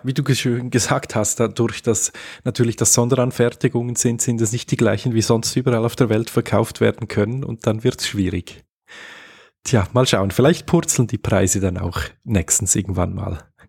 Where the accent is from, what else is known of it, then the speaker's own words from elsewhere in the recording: Switzerland; Also bei uns in der Schweiz ist die Taxi-Lobby brutal stark.